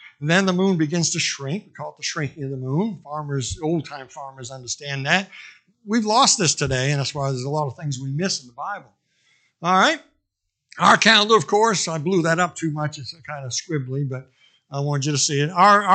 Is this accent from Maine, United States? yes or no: yes; Maine, United States; I'm from Maine, so I call it a bib.